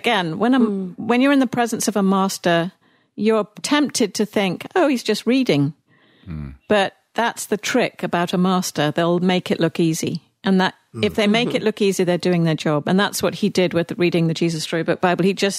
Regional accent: United States; accent: American; I don't think you want to hear my American accent.

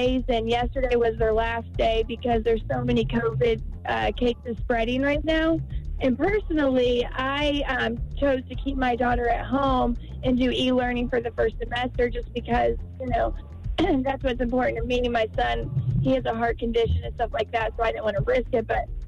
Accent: Indianapolis, Indiana, United States; And personally, I'm from the Indy area.

